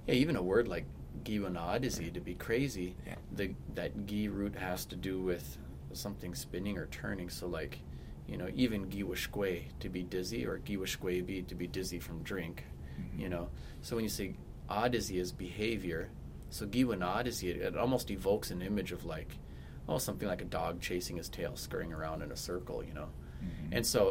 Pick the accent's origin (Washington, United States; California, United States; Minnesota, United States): Minnesota, United States; Leech Lake; and I'm from Leech Lake.